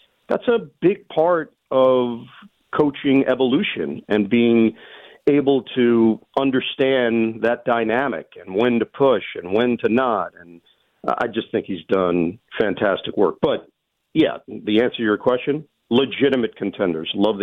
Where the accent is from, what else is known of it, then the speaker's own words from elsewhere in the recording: New York, United States; I've obviously been to Madison Square Garden many, many times in my life growing up in New York.